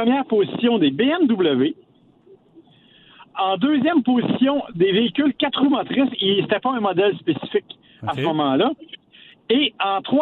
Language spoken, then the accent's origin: French; Quebec, Canada; c'est même la loi chez nous, au Québec.